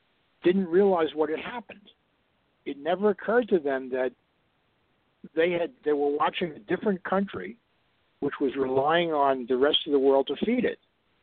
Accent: United States; And that tells you that as an American, I don't think like a Brit, which is a problem.

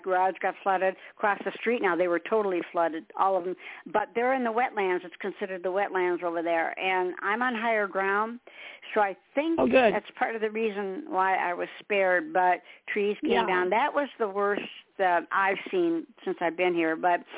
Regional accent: Michigan, United States; You know, I think I've been here 21 years because I'm from Michigan.

